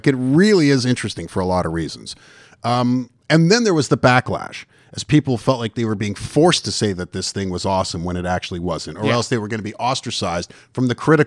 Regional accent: Canada; Toronto fans don't have it good because we're Canadian and we don't demand better.

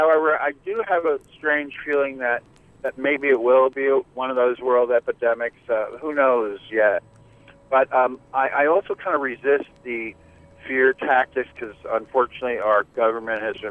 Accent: Bedford Hills, New York, United States; now in New Jersey, United States; I'm originally from New York, from north of the city, from Bedford Hills, but I do like New Jersey, yes.

